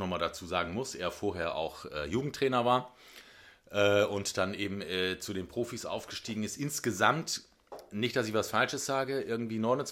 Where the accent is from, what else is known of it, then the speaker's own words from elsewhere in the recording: Karlsruhe, Baden-Württemberg, Germany; moved away as an adult; now in Hamburg, Germany; Ich bin 1991 von Karlsruhe hier nach Hamburg gezogen.